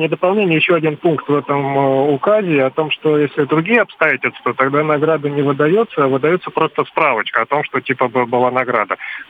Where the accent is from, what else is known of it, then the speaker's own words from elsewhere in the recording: Volzhsky, Volgograd Oblast, Russia; Я из Волжска, Волгоградской области.